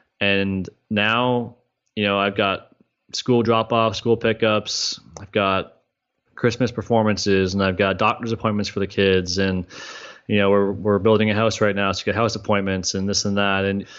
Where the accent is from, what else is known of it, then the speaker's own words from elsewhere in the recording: Canada; So at the time, like, I'm growing up in Canada as a teenager, or let's say I'm 12, 13, 14.